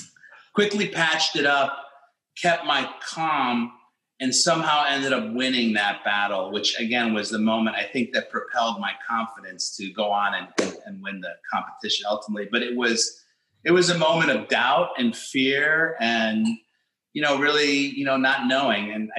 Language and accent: English; Chicago, Illinois, United States; And growing up in Chicago as an Ecuadorian American family, my dad was going to college, working to put, you know, food on the table.